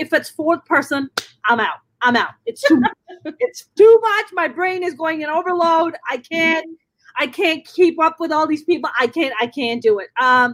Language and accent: English; New York, United States; when I used to work in finance when I was in New York, when I grew up in New York, I used to work on the trading floor.